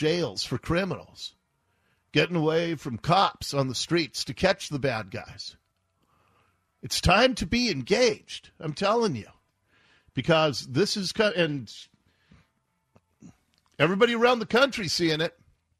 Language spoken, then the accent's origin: English; Seattle, Washington, United States; If somebody had told me when I was a kid growing up in Seattle that we were going to be the national emblem of lawlessness